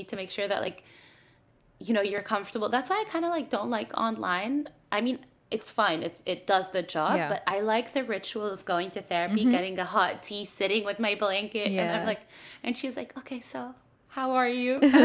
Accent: Egypt; obviously because I'm from Egypt.

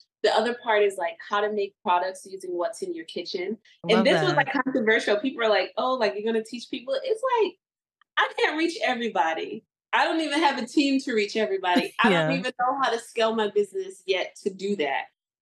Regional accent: Philadelphia, Pennsylvania, United States; I grew up in Philly. If you grew up in Philly, you knew back in the day

